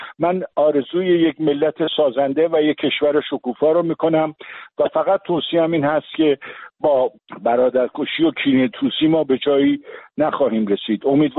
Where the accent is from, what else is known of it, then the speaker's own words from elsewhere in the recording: Iran; همه ما ایرانی هستیم